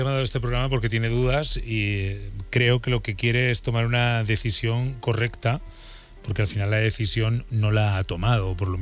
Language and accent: Spanish; Burgos, Castile and León, Spain; Que en Burgos, que yo soy de Burgos, hay un pueblo que se llama Población, que es un pueblo que está al lado del mío.